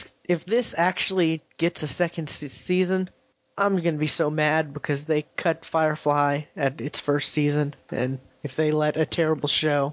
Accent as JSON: {"language": "English", "country": "United Kingdom", "said": "I'm British."}